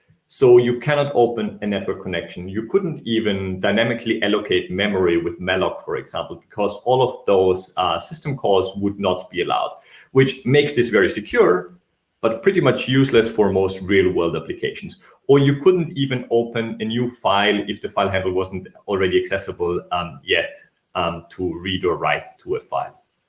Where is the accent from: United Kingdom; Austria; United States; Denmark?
Austria; accent: Austrian; English is a second language; I'm from Austria, Vienna. That's why I'm sticking to English, so you don't have to deal with my Austrian accent.